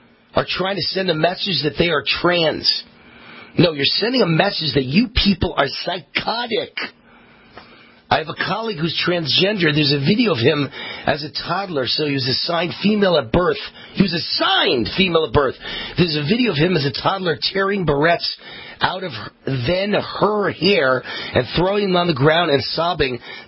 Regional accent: United States; I'm American made and proud of it.

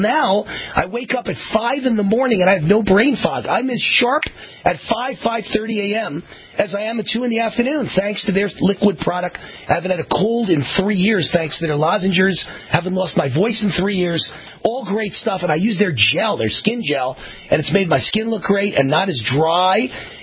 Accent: Mount Vernon, New York, United States; You know, I'm from Mount Vernon, Manny. I'm from Mount Vernon, baby.

